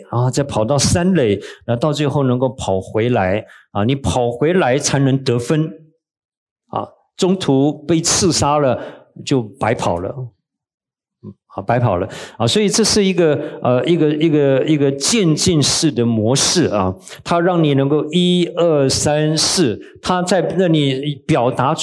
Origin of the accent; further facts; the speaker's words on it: Taiwan; 我们在台湾长大的